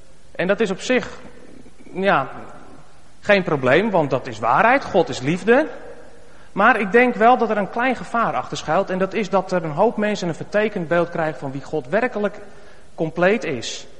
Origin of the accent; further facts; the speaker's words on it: North Holland, Netherlands; accent: West Frisian; Ik ben geboren getogen in Skagen. En dat zullen jullie dus ook af en toe best wel eens merken aan mijn accent.